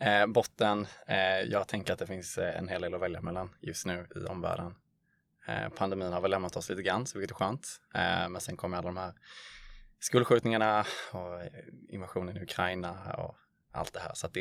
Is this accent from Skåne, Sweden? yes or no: yes; Skåne, Sweden; also born or lived in Gothenburg; now in Stockholm, Sweden; Jag brukar alltid säga att jag är en skåning som flyttade upp till Göteborg. Men jobbar nu i Stockholm så jag är ganska utspridd rent geografiskt.